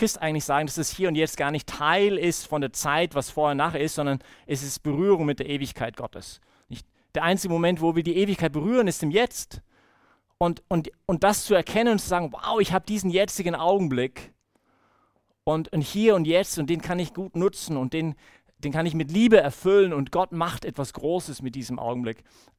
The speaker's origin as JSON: {"language": "German", "country": "Canada", "said": "das war auch ein sehr schönes Geschenk für mich als Kanadier, endlich mal ein bisschen Winter zu erleben in Kalifornien."}